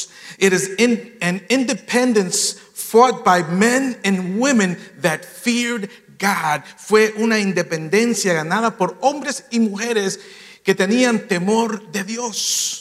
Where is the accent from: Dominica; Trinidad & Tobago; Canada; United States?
United States; New York; See, I'm from New York, so I like the sour, the hot mustard, like Coney Island hot dog, you know?